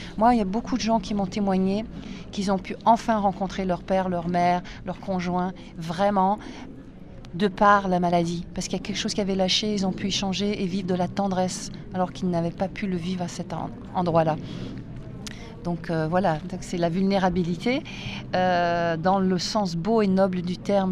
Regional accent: Canada; je suis canadienne, hein, ma mère est québécoise.

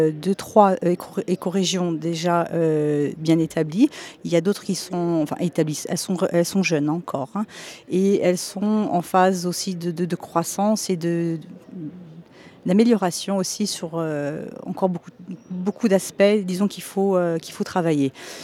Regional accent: Portugal; French is a second language; je viens du Portugal donc, à l'occasion du séminaire des biorégions en Europe.

